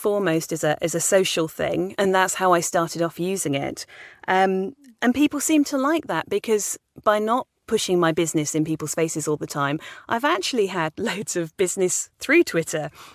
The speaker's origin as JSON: {"language": "English", "region": "England", "country": "United Kingdom", "said": "I want to look really English, because I am. I don't do anything else. I'm just English. I live in the countryside."}